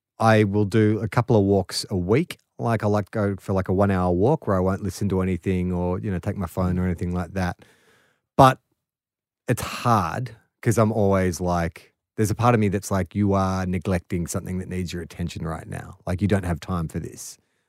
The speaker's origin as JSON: {"language": "English", "country": "Australia", "said": "I'm Australian"}